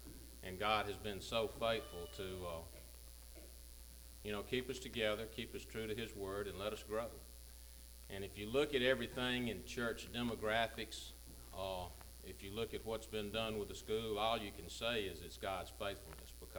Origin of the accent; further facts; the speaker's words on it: Mobile, Alabama, United States; And there again, I'm a transplanted. I grew up in Mobile at a big PCUS church called Government Street Presbyterian